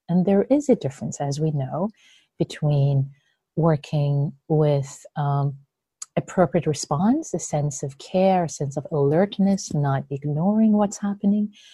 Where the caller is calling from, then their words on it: Mountain View, California, United States; I'm calling from Mountain View, where I live.